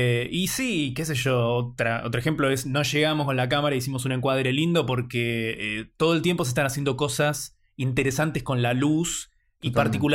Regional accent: Argentina; nosotros somos argentinos

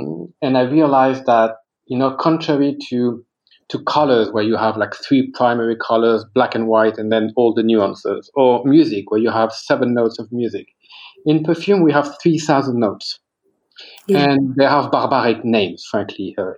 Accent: Cognac, Nouvelle-Aquitaine, France; also born or lived in Paris; So I grew up in Cognac, in the castle of my grandfather. And at 10, when my parents divorced, I moved to Paris.

